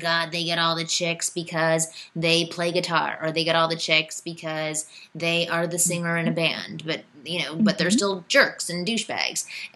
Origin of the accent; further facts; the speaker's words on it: Canada; I'm Canadian.